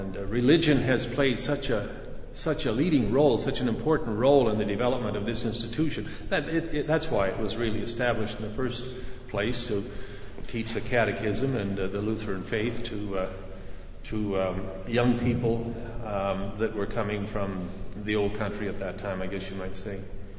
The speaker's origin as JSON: {"language": "English", "town": "New Norway", "region": "Alberta", "country": "Canada", "tie": "born or raised there", "said": "I was born and raised in New Norway"}